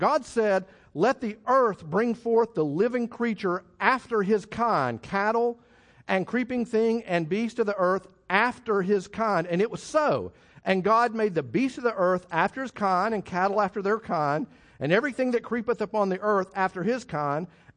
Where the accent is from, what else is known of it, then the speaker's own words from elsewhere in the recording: Texas, United States; Now, I grant you, and I'm from Texas, so I can talk about cows.